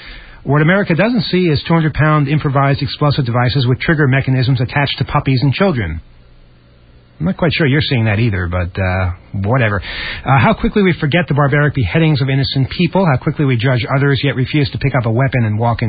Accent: New Jersey, United States; I grew up in New Jersey, and I remember one of the key things for contacting my parents for a ride or in an emergency in my teen years, not when I was 8, was the payphone.

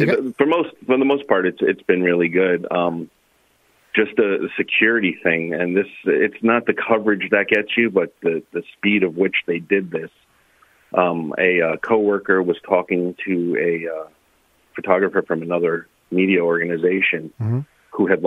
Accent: New York, United States; accent: New York; they were surprised to learn that I was from New York. And I said, I trained a lot of my New York accent out in high school and early college because I was going into broadcasting

